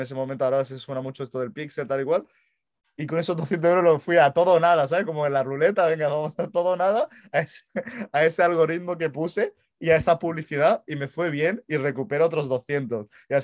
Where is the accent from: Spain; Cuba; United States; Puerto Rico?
Spain; Málaga, Andalusia; Soy de Málaga, de la Costa del Sol.